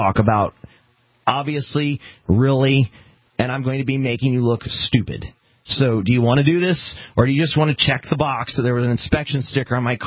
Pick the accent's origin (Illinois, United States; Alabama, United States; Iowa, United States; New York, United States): Illinois, United States; Because I am from Illinois. I have an Illinois-plated vehicle.